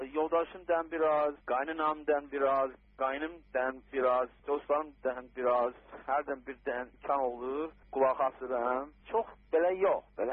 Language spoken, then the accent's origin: Azerbaijani; United States; Azerbaijani is a second language; Mən Amerikalıyam, mən burada anada olmuşam, mənim ailə, qardaşlarım burada anada olmuşlar, mənim babalarım, nənələrim Avropadan gəliblər 100 il bundan qabaq. Yəni, mən də etnik dəxli yoxdur Azərbaycanda, mən başqa millətəm.